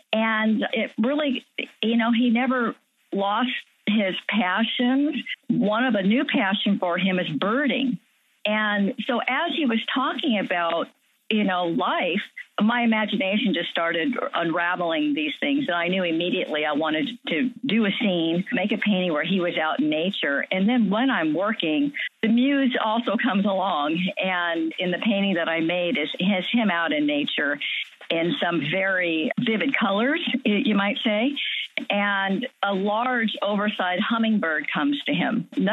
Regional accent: California, United States; I'm living in Chicago right now, and Peter's in Austin, but yet we were both had our youth in Southern California.

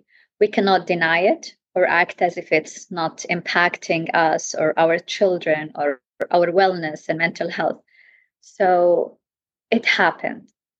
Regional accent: Jeddah, Makkah Province, Saudi Arabia; I'm from Jeddah, Saudi Arabia

